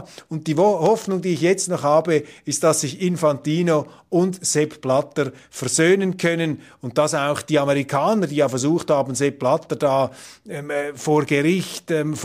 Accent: Switzerland; was natürlich in gewissen Kreisen bei uns in der Schweiz, in der Europäischen Union natürlich als Propaganda sofort wieder vom Tisch gewischt wird

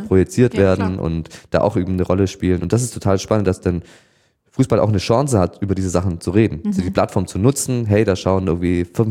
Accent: Böblingen, Baden-Württemberg, Germany; Ich komme ja hier aus Böblingen, also auch nicht weit weg.

